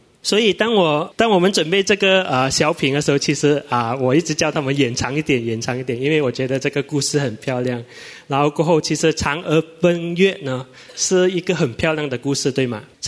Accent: Malaysia; 因为我跟他讲我是从马来西亚来的

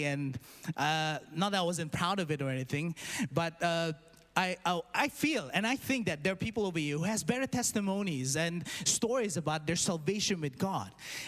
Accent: Dubai, United Arab Emirates; I grew up in Dubai.

